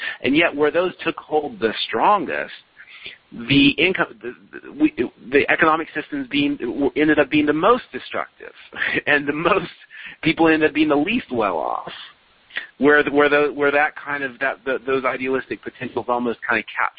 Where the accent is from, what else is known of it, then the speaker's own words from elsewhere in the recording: Oakland, California, United States; a think tank in my hometown of Oakland called the Breakthrough Institute